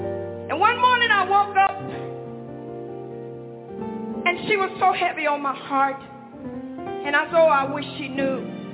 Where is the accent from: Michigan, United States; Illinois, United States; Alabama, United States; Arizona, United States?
Alabama, United States; Huntsville; born there; I was born in Alabama, in Huntsville, Alabama.